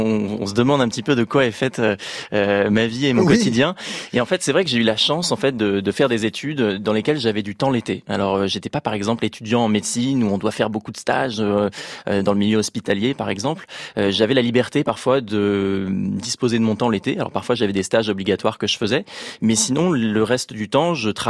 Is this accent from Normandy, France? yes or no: yes; Rouen, Normandy, France; Et donc, on est parti de Rouen, en Normandie, parce qu'à l'origine, je suis de cette ville-là, en Normandie.